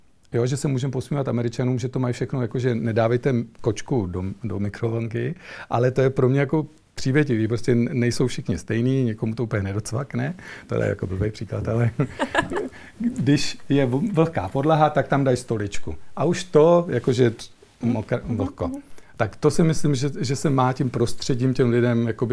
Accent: Hronov, Hradec Králové Region, Czechia

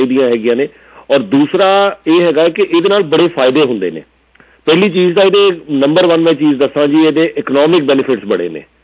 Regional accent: Punjab, India; ਸਾਡੀ ਮਾਂ ਬੋਲੀ ਪੰਜਾਬੀ ਅਸੀਂ ਸਾਰੇ ਪੰਜਾਬ ਤੋਂ ਹਾਂ

